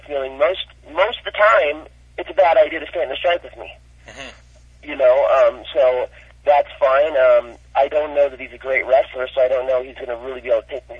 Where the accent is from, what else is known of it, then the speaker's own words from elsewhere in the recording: United States; Truthfully, I'm American, I want to fight here, I don't really want to go overseas